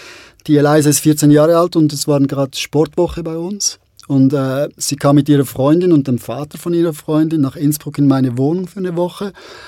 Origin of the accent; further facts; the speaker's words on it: Zurich, Switzerland; Ganz, ich bin eigentlich Zürcher.